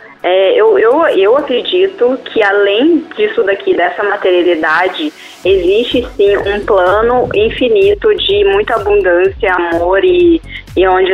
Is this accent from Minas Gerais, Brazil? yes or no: yes; Coqueiral, Minas Gerais, Brazil; also born or lived in Lavras / Belo Horizonte; Na verdade, eu nasci em Lavras, num dia, fui pra Coqueiral, minha família toda, né, ali de Coqueiral, dessa região do sul de Minas. Depois, eu fui morar em BH